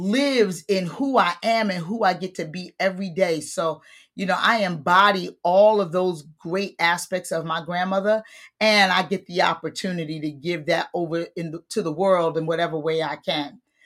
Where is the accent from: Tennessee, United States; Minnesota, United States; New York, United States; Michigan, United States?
New York, United States; I am a native New Yorker. I really do consider myself that. So raised in the Bronx, but now I live in Brooklyn for the last 22 years.